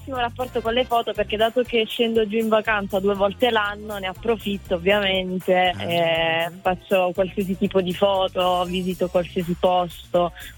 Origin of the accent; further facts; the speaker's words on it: Basilicata, Italy; now in Turin, Italy; Io sono della Basilicata, però purtroppo vivo a Torino da qualche anno.